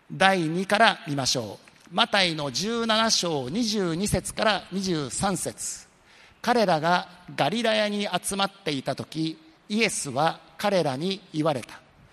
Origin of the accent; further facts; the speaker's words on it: Hokkaido, Japan; 私はね、どうして寒い北海道から来た牧師にね、神様はこんなシンガポールで一番暑い礼拝堂で説教させるんだろうか思ったけども、今心から感謝しています。